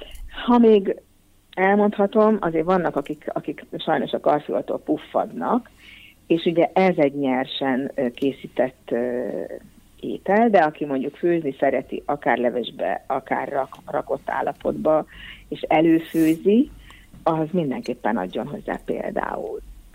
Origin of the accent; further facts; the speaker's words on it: Great Hungarian Plain, Hungary; alföldi vagyok egyébként